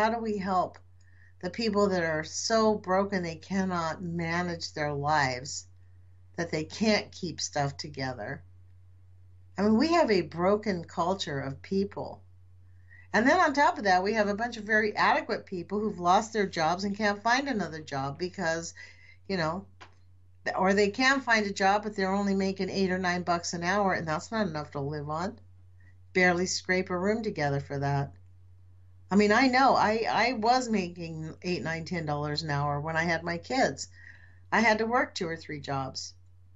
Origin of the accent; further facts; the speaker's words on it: California, United States; I grew up in California.